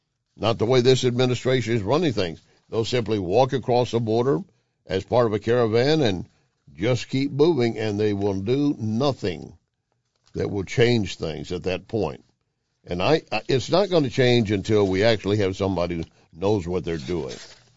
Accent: Texas, United States; born there; Now, I am partial to Texas. I was born there, but you don't have to be a Texan to be concerned about what's going on.

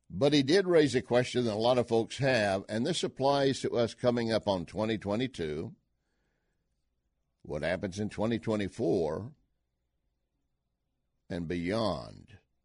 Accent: Texas, United States; I was born in Texas, raised in Texas, West Texas. Dad is an oil field man, oil field trash, and proud of it.

